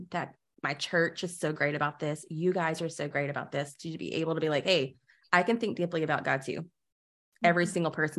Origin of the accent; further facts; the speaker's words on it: the South, United States; I think of like growing up in the South, right? And just the way that we view other people.